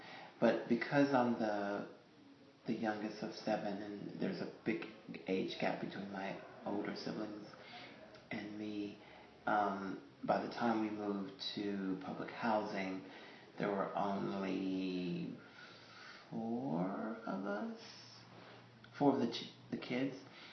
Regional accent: Hickory, North Carolina, United States; I was born in Hickory, North Carolina. On March 1st, 1967, and I was the youngest of seven children.

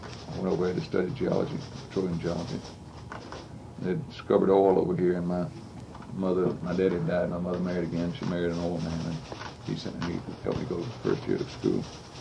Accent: Columbia, Mississippi, United States; I was born and raised in Columbia, Mississippi, Marion County.

